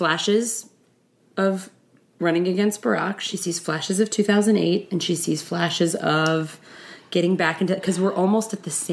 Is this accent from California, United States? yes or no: no; Maryland, United States; I'm from Maryland.